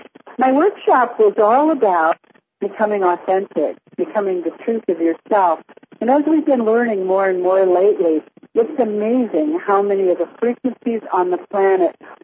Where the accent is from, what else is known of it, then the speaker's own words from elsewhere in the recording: Washington, United States; And I'm from Washington State, where Bob and I live in a very, very rainy area.